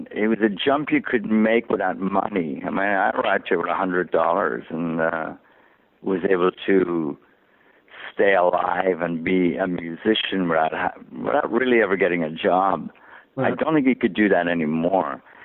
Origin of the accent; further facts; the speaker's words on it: Ireland; it's from me growing up in Ireland and following music.